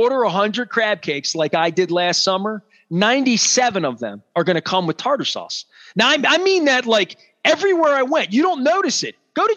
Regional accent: Dundalk, Maryland, United States; And I'm thinking, I grew up in Dundalk.

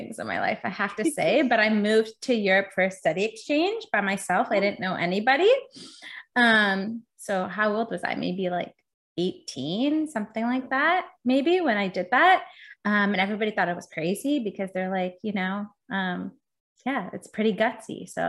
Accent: Canada; He's from Toronto, like I am from Canada.

